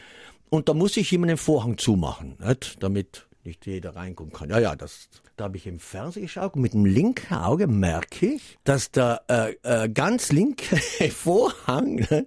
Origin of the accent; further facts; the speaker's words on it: Trentino-Alto Adige, Italy; Ja, das ich als Bergler, nicht? Als Südtiroler, nicht?